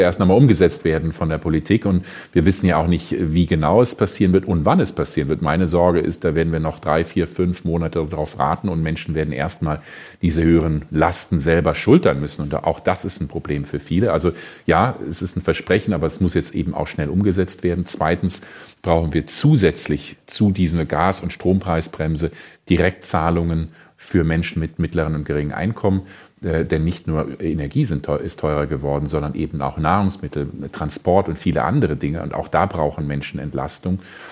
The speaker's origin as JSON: {"language": "German", "country": "Germany", "said": "Aber es ist jetzt die sehr harte Tour, wie wir als Deutsche lernen."}